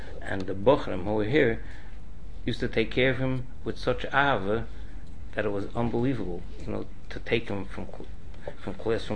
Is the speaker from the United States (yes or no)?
yes; Bronx, New York, United States; My father should be well. And we grew up in the Bronx.